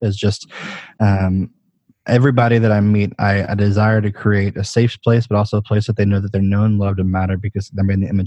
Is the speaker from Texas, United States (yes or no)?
yes; Texas, United States; now in Tracy, United States; I live in Northern California. So I live in Tracy, which is about 45 minutes from San Francisco. I'm originally from Texas.